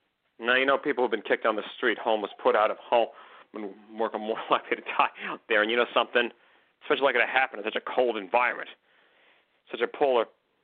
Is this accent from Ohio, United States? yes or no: no; McKinleyville, California, United States; My hometown of McKinleyville, then all the way to Miami, Florida.